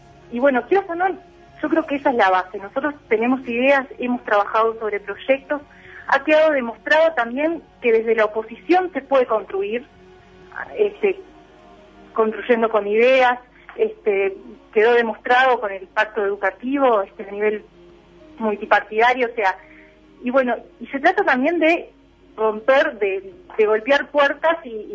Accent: Chapicuí, Paysandú, Uruguay; yo soy oriunda de Chapicuí, Paysandú. Me crié así, hice mi escuela rural por esa zona.

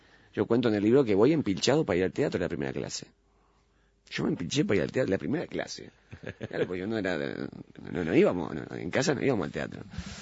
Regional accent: Montevideo, Uruguay; sigo en Belvedere. … Nací en Capurro, después pasó a Molino y Belvedere, ahí del oeste.

